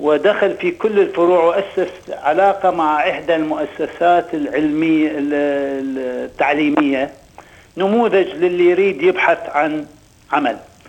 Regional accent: Iraq; moved away; أنا وصلت هون ديسمبر 2005، وبناء على رغبة وإلحاح زملائي من الناطقين باللغة العربية، عندنا في العراق في بغداد نادي اسمه نادي الهندية

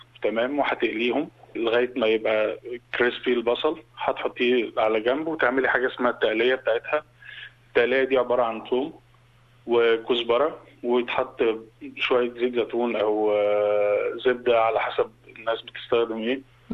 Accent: Egypt; عندنا في مصر

